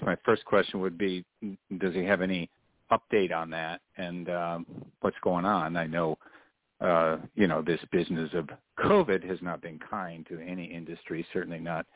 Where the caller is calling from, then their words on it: Maui, Hawaii, United States; calling from Maui.